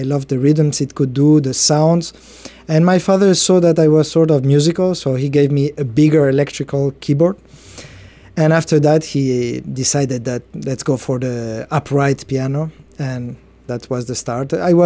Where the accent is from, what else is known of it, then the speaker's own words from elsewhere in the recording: Spain; English is a second language; also born or lived in Lebanon; Well, I'm from Spain. I was accidentally born in Lebanon. I say accidentally because my father is a journalist and he was a correspondent there at that time. Both my parents are Spaniards.